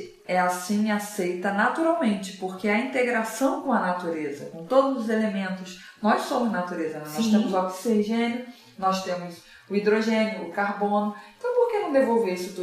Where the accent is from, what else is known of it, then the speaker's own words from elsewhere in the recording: Rio de Janeiro, Brazil; Tá tudo certo pra mim e pra você, que somos cariocas, nascida no Brasil, temos a mesma cultura